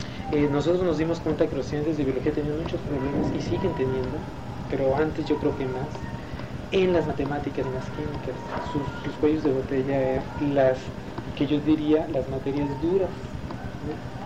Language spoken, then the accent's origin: Spanish; Ensenada, Baja California, Mexico; also born or lived in Mexico City; Soy nativo de Ensenada, y en México y fuera de Ensenada, pues estuve cerca de 12 años. Entonces dije, bueno, me cansó un poco el ritmo de México y regresé a Ensenada, queriendo estar en una ciudad más tranquila.